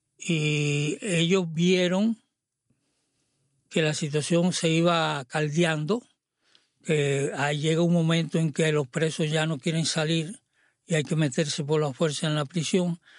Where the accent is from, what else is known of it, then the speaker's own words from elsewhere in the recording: Santiago de Cuba, Cuba; pues yo soy de Santiago